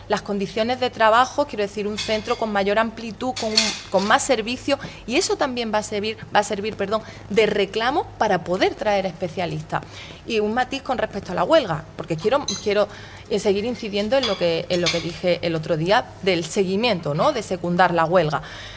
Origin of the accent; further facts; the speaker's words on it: Melilla, Spain; Antes de delegada del gobierno soy ciudadana melillense y lo he sido siempre.